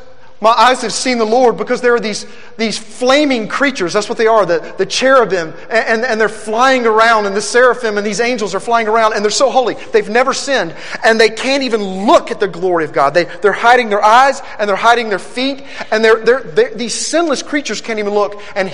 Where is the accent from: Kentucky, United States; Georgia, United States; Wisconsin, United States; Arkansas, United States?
Arkansas, United States; Little Rock; also born or lived in Nashville, Tennessee; I was living in Nashville, Tennessee. I was raised in Little Rock and I wanted to be a musician.